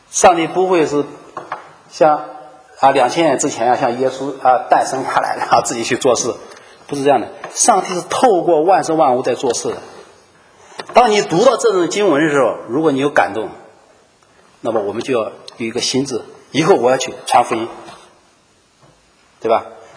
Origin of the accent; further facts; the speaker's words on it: China; 她问你从哪来，我是中国来的